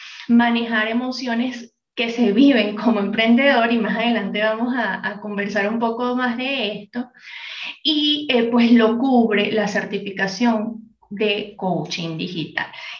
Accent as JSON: {"language": "Spanish", "country": "Venezuela", "lives_now": "Bogotá, Colombia", "said": "yo me encuentro en Colombia, soy venezolana, pero en este momento vivo en Colombia, en Bogotá"}